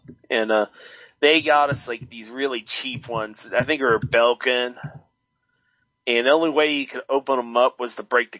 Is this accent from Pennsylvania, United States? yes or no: yes; Pittsburgh, Pennsylvania, United States; Well, part of my life, I grew up in the Pittsburgh area, and that's a huge thing in the Pittsburgh area is pierogi.